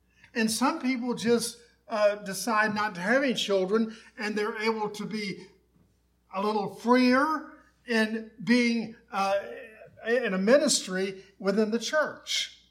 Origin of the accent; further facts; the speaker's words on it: Tampa, Florida, United States; I was raised in the Tampa area only because my dad was looking for a job, and he went down to Florida and got a job from Alabama.